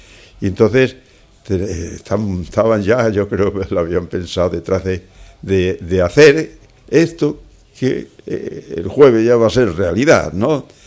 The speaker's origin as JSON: {"language": "Spanish", "region": "Extremadura", "country": "Spain", "said": "el que yo tengo por mi tierra, Y por mi gente"}